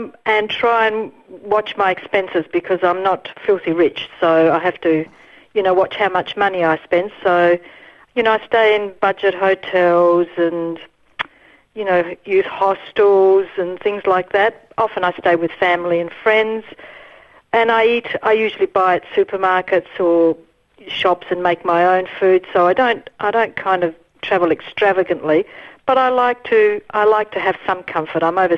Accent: Trieste, Friuli-Venezia Giulia, Italy; I came originally from Trieste, so I have family both. Trieste is near the Slovene border, so I have family in Italy around that area, and I also have family in Slovenia around that area.

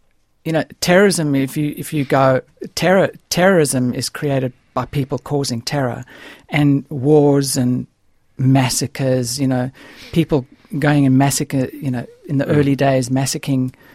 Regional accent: South Africa; when I was growing up in South Africa, when I was at school

